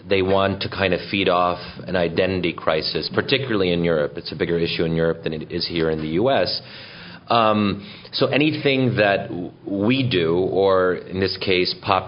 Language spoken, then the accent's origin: English; United States; I am an American Muslim.